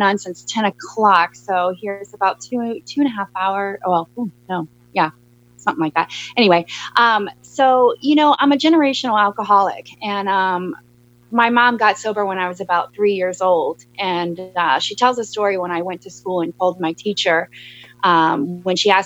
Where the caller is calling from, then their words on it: Virginia, United States; from Northern Virginia, USA.